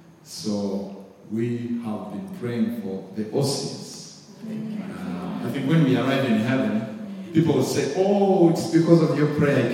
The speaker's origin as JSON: {"language": "English", "country": "Uganda", "lives_now": "Kenya", "said": "I come from Kenya. But I'm Ugandan, but the Lord sent me in the year 2000."}